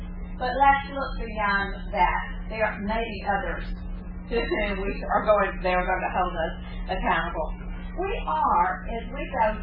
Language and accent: English; Mississippi, United States; They didn't check out that I was originally from Mississippi.